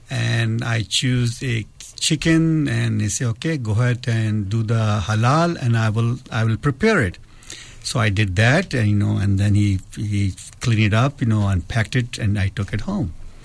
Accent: Pakistan; now in United States; I came here from Pakistan.

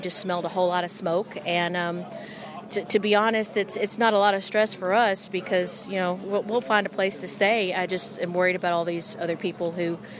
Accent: Little Rock, Arkansas, United States; Little Rock, Arkansas.

